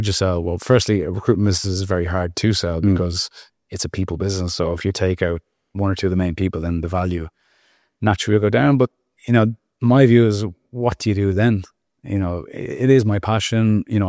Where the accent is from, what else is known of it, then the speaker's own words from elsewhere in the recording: Dublin, Leinster, Ireland; you know, Dublin, I'm from Dublin.